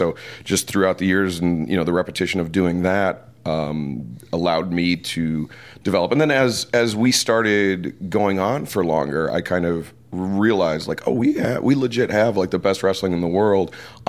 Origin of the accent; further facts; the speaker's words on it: Detroit, Michigan, United States; And, I grew up in Detroit. And so when I was growing up, the Pistons and the Red Wings were both super hot.